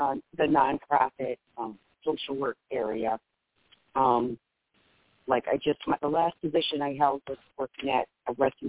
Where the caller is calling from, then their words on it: Michigan, United States; I'm calling from Michigan